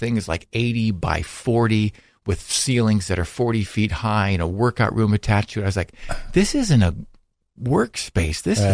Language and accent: English; Indiana, United States; I'm from Indiana, other people right here from the Hernando County area.